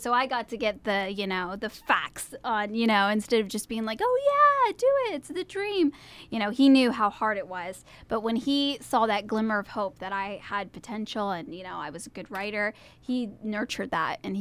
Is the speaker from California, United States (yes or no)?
yes; California, United States; growing up in California and not being in Missouri, that's an advantage in itself